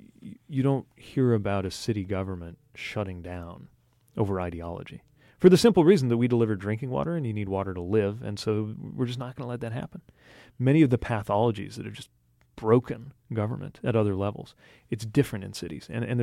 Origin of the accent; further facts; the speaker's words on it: Midwest, United States; well, I'm from the Midwest and I do local government all day and I'm from a new generation.